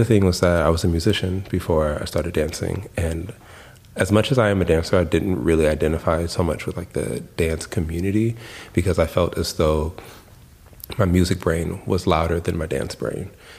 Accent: Los Angeles, California, United States; but I'm from Los Angeles. Like, you know, my people are from the United States

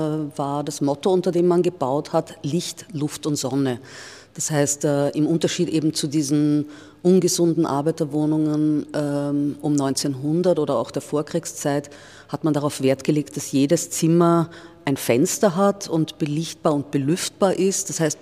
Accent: Vienna, Austria; Als Wienerin

